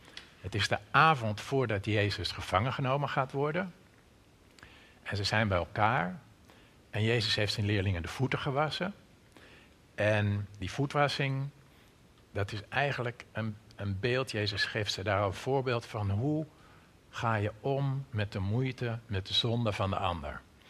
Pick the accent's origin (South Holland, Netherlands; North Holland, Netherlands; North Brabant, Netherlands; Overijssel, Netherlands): North Holland, Netherlands; Ik kom helemaal uit Noord-Holland, zoals je hoort.